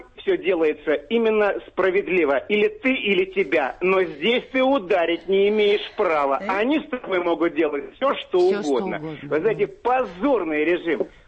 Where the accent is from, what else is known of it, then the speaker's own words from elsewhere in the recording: Moscow, Russia; я москвич